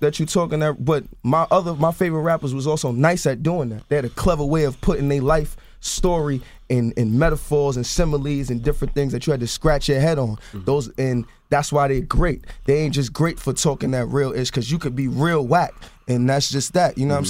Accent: Harlem, New York, United States; I don't, listen, I'm from

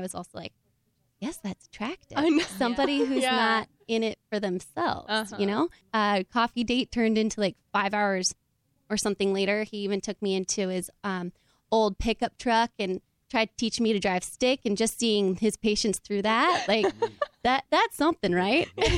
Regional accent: Oregon, United States; I'm from the Pacific Northwest. I'm from Oregon.

